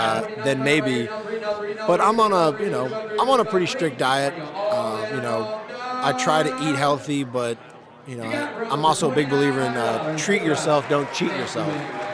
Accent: Florida, United States; No posters, but growing up in South Florida, I was a big Marlins fan.

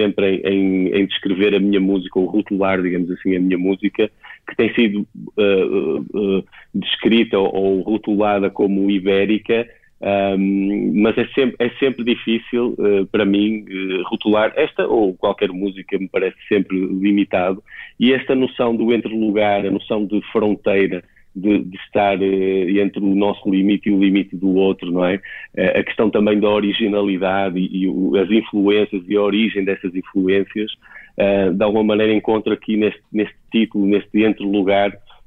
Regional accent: Guimarães, Braga, Portugal; voltar a viver em Guimarães, que é a minha terra natal.

